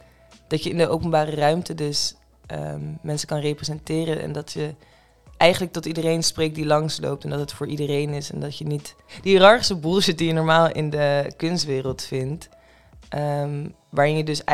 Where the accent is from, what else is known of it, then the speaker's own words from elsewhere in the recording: Amsterdam, North Holland, Netherlands; En dat is iets wat ik ook herken uit de buurt waar ik vandaan kom in Oost.